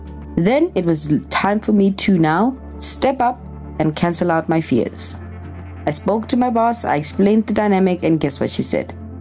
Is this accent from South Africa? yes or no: yes; Pretoria, Gauteng, South Africa; I'm a girl from Pretoria. I'm introverted.